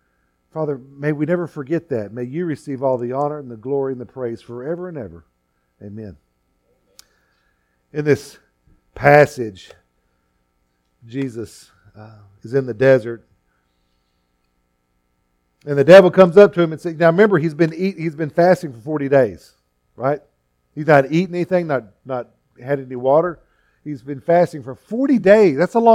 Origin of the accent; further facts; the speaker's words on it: Fort Stockton, Texas, United States; I was born and raised out in Fort Stockton out in West Texas. That's the desert.